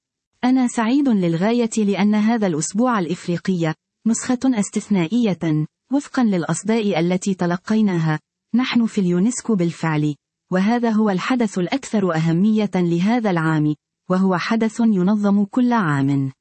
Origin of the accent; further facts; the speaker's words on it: Morocco; موضوع يهمنا كثيرا نحن كمغاربة ومغربيات